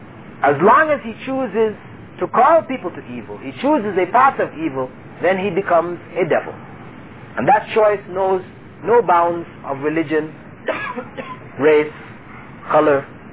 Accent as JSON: {"language": "English", "country": "United States", "said": "they asked me, where are you from? And I told them, I'm from America."}